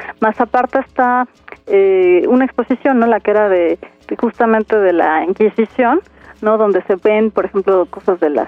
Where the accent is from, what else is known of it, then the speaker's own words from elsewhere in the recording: Mexico; que realmente como mexicanos, como gente que vivimos en el DF, valoremos y disfrutemos todavía más lo que tenemos